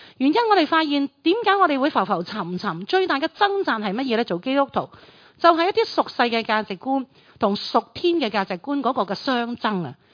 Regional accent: Hong Kong; 其實我哋香港人就好明嘅

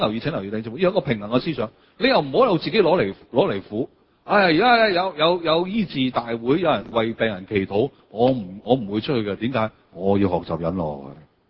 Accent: China

